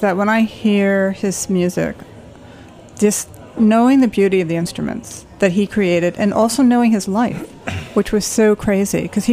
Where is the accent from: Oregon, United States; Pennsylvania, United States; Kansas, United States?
Pennsylvania, United States; also born or lived in Abilene, Texas; now in New York, United States; I came here from Pennsylvania. I grew up in the Poconos. I was born in Texas. My mother's whole family's in Texas. I was born in Abilene. But I grew up in the Pocono Mountains